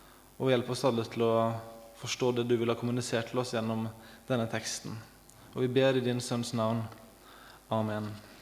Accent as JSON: {"language": "Norwegian", "town": "Sotra", "region": "Vestland", "country": "Norway", "tie": "born or raised there", "also_born_or_lived": "United States", "said": "Jeg er vestlending, selv om det ikke høres sånn ut. Men jeg er altså født og oppvokst på Sotra utenfor Bergen, og har bodd stort sett der hele livet mitt, utenom et par år i USA, hvor jeg var studert teologi"}